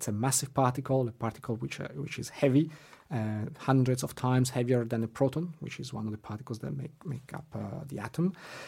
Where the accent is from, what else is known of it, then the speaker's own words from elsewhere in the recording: Switzerland; I'm from Switzerland and I studied at ETH Zurich.